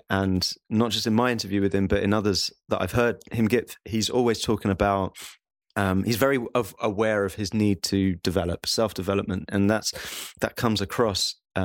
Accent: London, United Kingdom; accent: English; he heard my English accent, or my London accent, I guess.

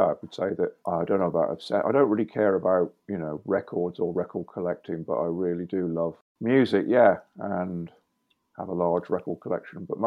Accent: Plymouth, South West England, United Kingdom; born or raised there; also born or lived in Sheffield

